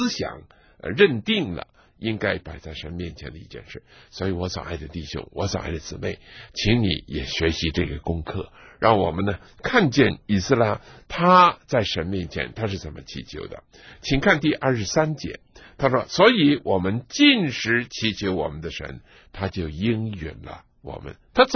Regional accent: China; 我知道我们中国人很喜欢吃

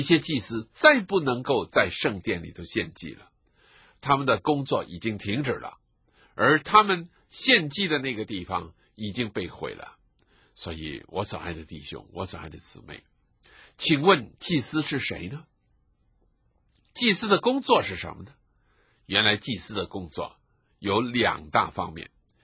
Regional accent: China; 那么假如我们中国人今天得救了，得到福音的好处了

